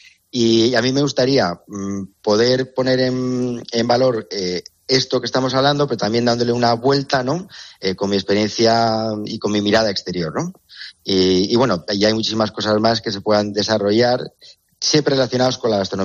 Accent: Castilla-La Mancha, Spain; moved away as an adult; also born or lived in Chile; yo soy manchego de origen. O sea, pero vivo aquí desde el 2007 me compré una casa, en 2011 la empecé a habitar, pero luego pasé el 13 me fui a Chile, ¿no?

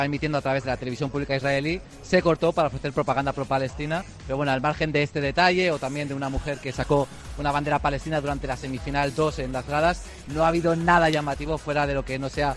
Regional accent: Spain; Aquí cuando decimos que somos de España

